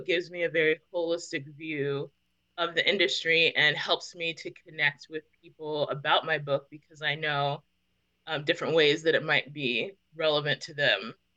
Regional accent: California, United States; They're cowboys in Compton, which is a city in Southern California. And I'm from Southern California.

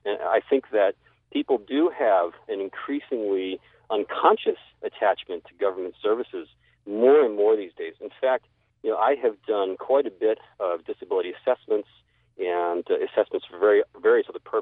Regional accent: California, United States; I'm hailing from California.

